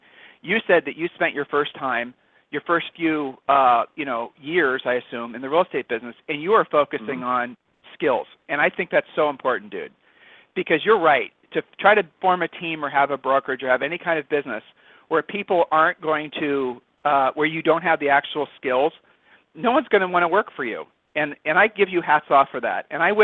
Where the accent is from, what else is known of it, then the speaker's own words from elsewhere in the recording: Ohio, United States; Look, you're from Nebraska. I'm from Ohio. So you and I are both from like cut from the same cloth, you know?